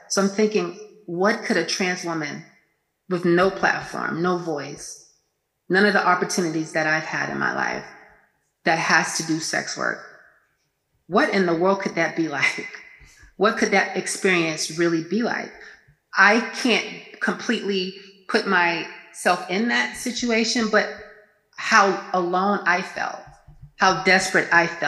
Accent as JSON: {"language": "English", "town": "Miami", "region": "Florida", "country": "United States", "said": "The beautiful city of Miami, Florida."}